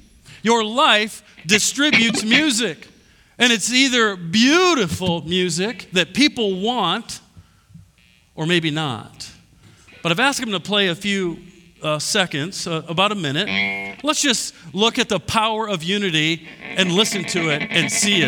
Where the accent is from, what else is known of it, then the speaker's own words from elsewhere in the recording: Iowa, United States; Okay. I like how it kind of tailors off and so I'm from Iowa. It's a lot of corn and beans.